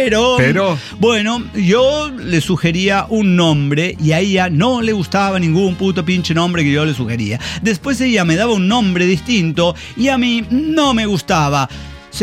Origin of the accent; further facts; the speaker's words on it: Mexico; Como mexicano